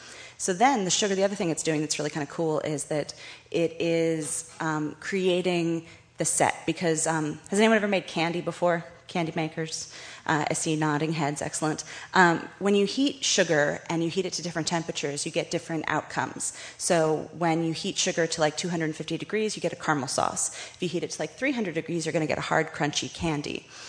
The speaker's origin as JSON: {"language": "English", "town": "Portland", "region": "Oregon", "country": "United States", "tie": "born or raised there", "lives_now": "Philadelphia, United States", "said": "I grew up in Portland, Oregon, and I started canning with my mom when I was a kid."}